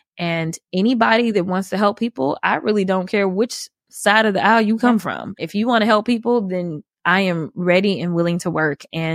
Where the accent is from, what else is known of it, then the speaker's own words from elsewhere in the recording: St. Louis, Missouri, United States; And growing up in St. Louis, it's not like I ever saw a Black congresswoman.